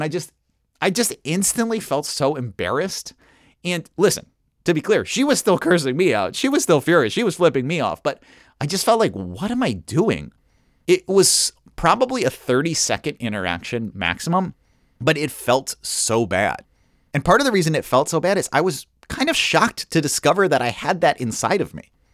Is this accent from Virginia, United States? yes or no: no; New York City, New York, United States; I grew up in New York City, and so one of the big differences between my childhood and friends who grew up in other places is how little time I spent in cars.